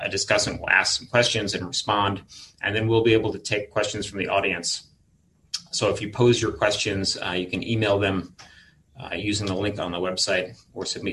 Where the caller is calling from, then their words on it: Salt Lake City, Utah, United States; As is the new normal, I am joining you from Salt Lake City, where we were experiencing hurricane force winds, and I had to leave my house, which has no power.